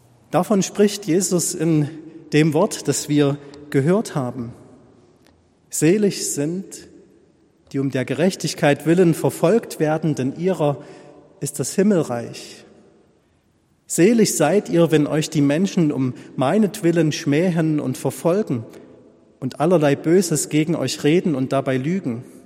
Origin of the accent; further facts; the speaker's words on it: East Germany, Germany; born there; auch ich bin noch in der DDR geboren